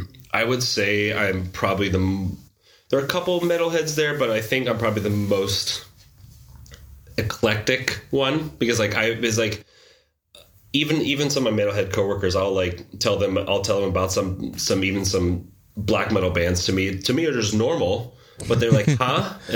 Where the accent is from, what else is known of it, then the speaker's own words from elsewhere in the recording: San Diego, California, United States; also born or lived in Portland; now in Denmark; Portland was the longest place I've lived in outside my hometown of San Diego. And that was like for 7 years before coming here to Denmark.